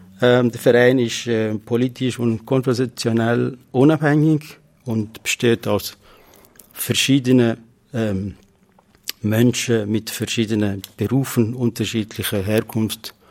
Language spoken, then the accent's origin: German; Iraq; now in Switzerland; Ich komme ursprünglich aus Nordirak